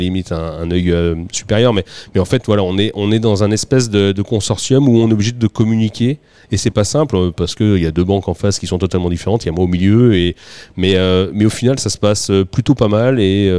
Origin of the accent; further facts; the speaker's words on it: Maillé, Centre-Val de Loire, France; born there; Alors, moi, je suis né à Maillé.